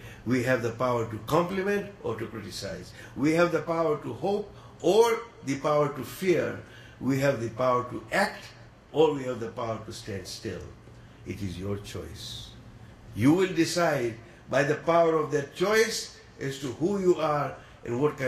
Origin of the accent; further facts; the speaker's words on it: Texas, United States; I come from Texas, it's all green, it's not as green here.